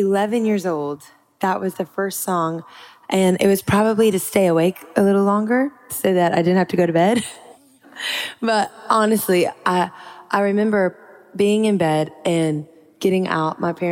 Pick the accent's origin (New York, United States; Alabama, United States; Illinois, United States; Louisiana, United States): Louisiana, United States; I've never seen the snow. I'm from Louisiana.